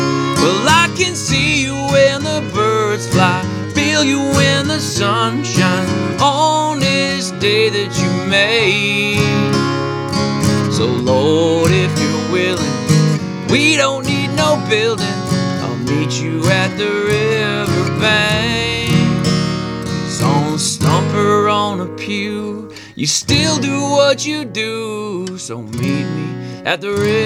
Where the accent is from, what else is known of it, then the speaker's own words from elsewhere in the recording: Fishing Lake Métis Settlement, Alberta, Canada; moved away as an adult; I grew up on Fishing Lake Métis Settlement. Spent my whole life there, really. I moved away to play junior hockey after high school.